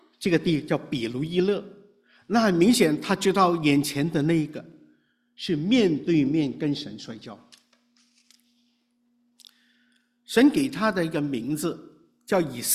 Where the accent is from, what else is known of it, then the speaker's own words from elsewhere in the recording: China; 而且我们从小在国内受教育